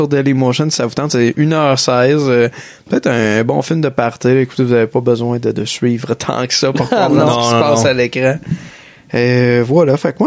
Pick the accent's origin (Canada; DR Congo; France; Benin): Canada; Sainte-Anne-de-la-Pérade, Quebec; born there; pas très loin de mon village natal, Saint-Anne-de-la-Pérade.